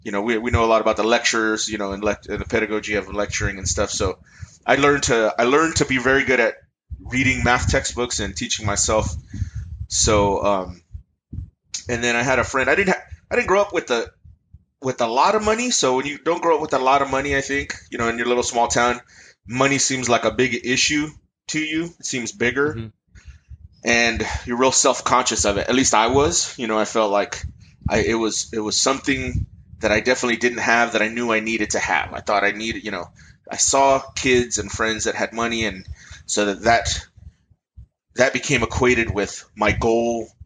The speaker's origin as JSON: {"language": "English", "town": "Earlimart", "region": "California", "country": "United States", "tie": "born or raised there", "said": "I grew up in Central California in Tulare County in a little farming community called Early Mart."}